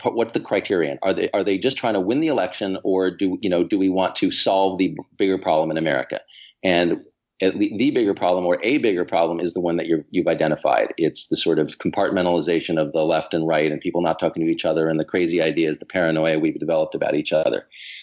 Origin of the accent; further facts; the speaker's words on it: New Jersey, United States; And I'm from New Jersey.